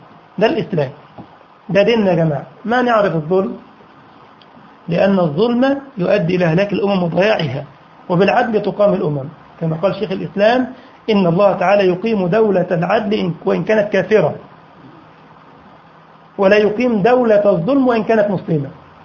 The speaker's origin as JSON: {"language": "Arabic", "country": "Egypt", "said": "عندنا في مصر المثل ده، مش عارف بقى في الجزائر عندكم"}